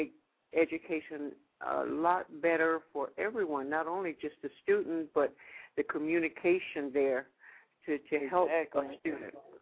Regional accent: West Coast, United States; while I'm from the West Coast. But I've lived on the East Coast, too.

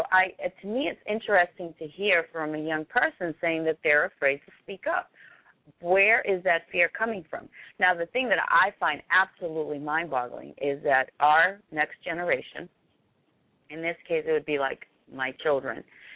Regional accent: United States; And, you know, I am an American citizen. I grew up here.

